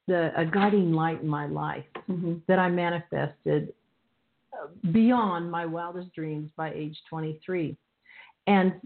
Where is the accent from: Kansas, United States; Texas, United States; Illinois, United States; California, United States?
Kansas, United States; born there; I was born in the Midwest, Kansas, and into a Catholic Irish German family.